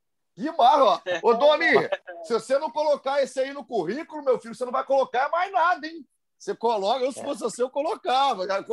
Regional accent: Juiz de Fora, Minas Gerais, Brazil; Um beijo para Juiz de Fora, minha terra natal.

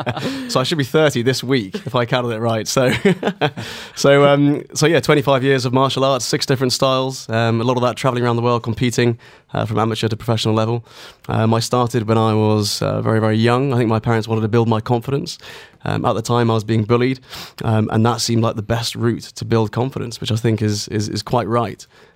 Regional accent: Aldershot, South East England, United Kingdom; I grew up in Aldershot. My family was a military family

